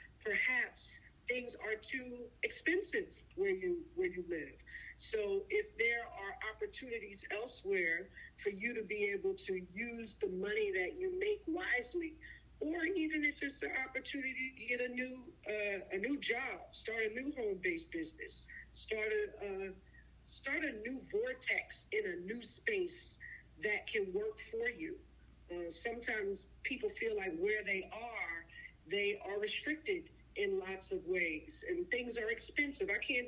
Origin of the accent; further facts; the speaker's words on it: New York City, New York, United States; I'm coming from New York City, so it's the greatest city in the world, in my eyes, in my opinion.